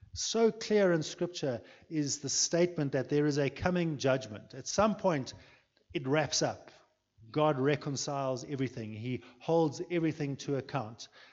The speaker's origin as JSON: {"language": "English", "country": "South Africa", "said": "and I'm just going to take it as a South African thing, a need for the leadership of our country to respond to the gospel"}